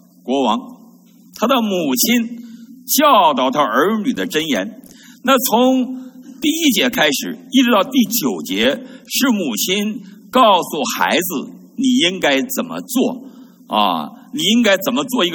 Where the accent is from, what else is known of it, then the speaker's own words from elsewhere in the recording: China; 你看到我们中国人一描写一个妇女，她首先从外貌来看，所以中国人喜欢用外貌来判断人。